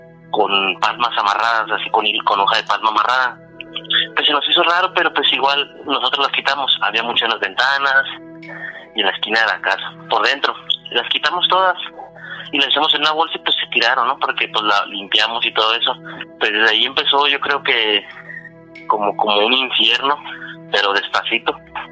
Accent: Mexicali, Baja California, Mexico; Soy de Mexicali, Baja California.

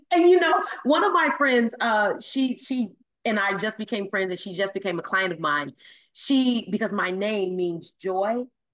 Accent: Chicago, Illinois, United States; Because we explained I explained to him that I was from Chicago.

